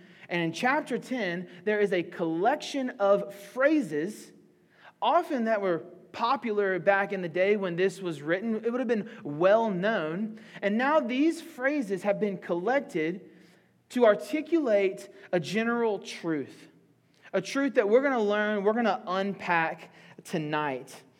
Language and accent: English; the South, United States; I was kind of like, man, I'm super from the South.